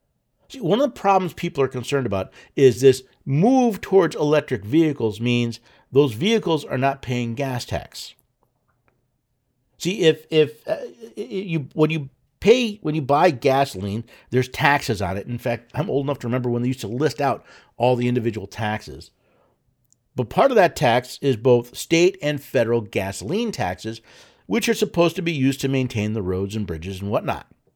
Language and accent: English; Tennessee, United States; I know it's being considered in my home state of Tennessee.